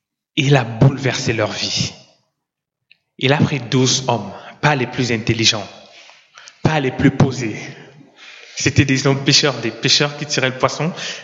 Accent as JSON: {"language": "French", "country": "Cameroon", "tie": "born or raised there", "said": "je suis né au Cameroun, grandi au Cameroun."}